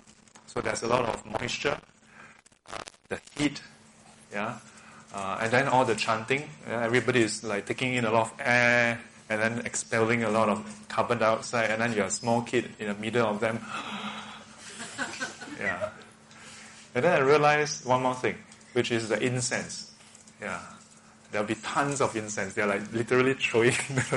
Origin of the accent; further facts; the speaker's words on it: Singapore; being born and bred in Singapore, I went through a lot of the traditional Chinese group cultivation